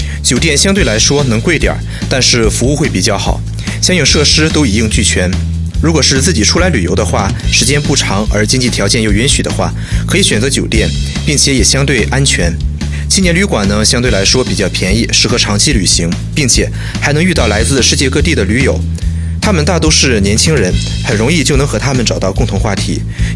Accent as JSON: {"language": "Chinese", "country": "China", "said": "我们中国人讲究勤俭节约"}